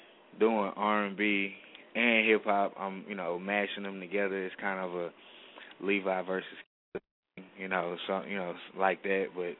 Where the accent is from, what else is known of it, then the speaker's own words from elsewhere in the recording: Houston, Texas, United States; You know, originally I'm from Houston, Texas. I came out. I went to Dallas for a little minute